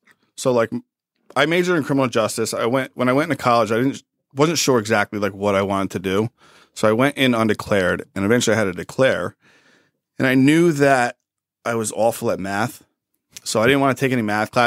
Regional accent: Mount Arlington, New Jersey, United States; So, I grew up in Morris County. Grew up in Mount Arlington. Went to Roxbury school system.

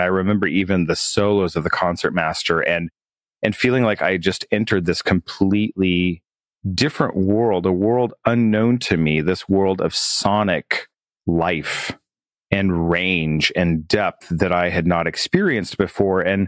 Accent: Kansas, United States; I grew up in Kansas, and both sides of my family were from Kansas and Oklahoma.

